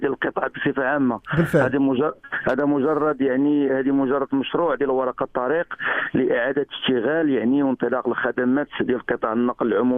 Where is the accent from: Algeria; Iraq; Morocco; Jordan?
Morocco; حنا كنفتخروا كمغاربه